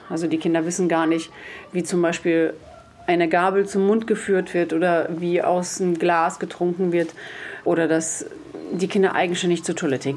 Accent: Wesel, North Rhine-Westphalia, Germany; ich komme eigentlich aus Wesel

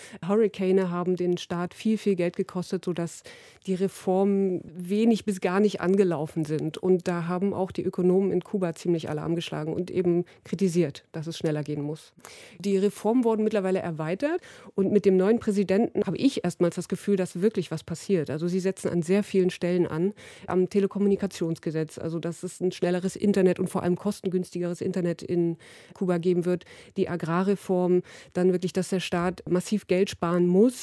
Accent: East Germany, Germany; denn ich stamme ja selbst aus dem Osten, auch wenn ich noch Kind war, als die Mauer gefallen ist. Aber dennoch bin ich ja noch so ein bisschen mit dem Sozialismus groß geworden.

